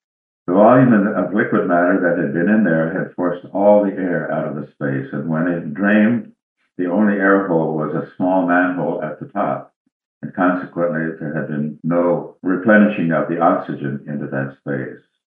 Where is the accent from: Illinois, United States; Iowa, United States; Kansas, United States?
Kansas, United States; Norton; there was not a tear left in my hometown, Norton, Kansas.